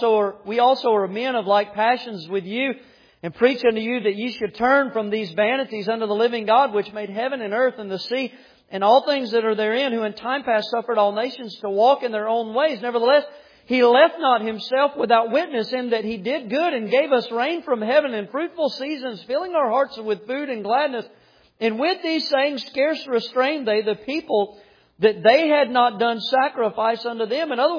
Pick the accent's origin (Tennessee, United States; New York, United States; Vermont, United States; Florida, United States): Florida, United States; He's from California and I'm from Florida.